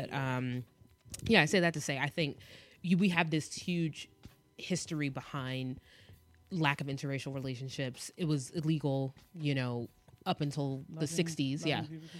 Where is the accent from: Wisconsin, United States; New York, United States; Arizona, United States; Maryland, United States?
New York, United States; New York City; Growing up in New York City, you don't really see mixed race couples to the same race that you do here.